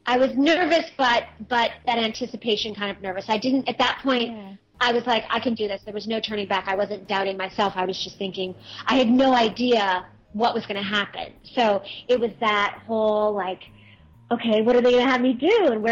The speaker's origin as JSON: {"language": "English", "region": "New York", "country": "United States", "said": "I'm from New York originally, and I had a trip planned to go see my family."}